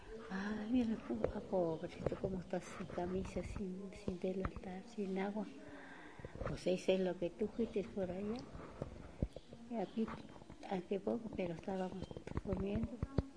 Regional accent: Jalisco, Mexico; born there; Yo, aquí.

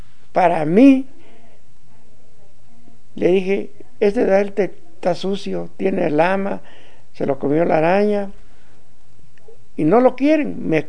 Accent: Mexico; born there; Le digo, pues yo nací en México, ¿no?

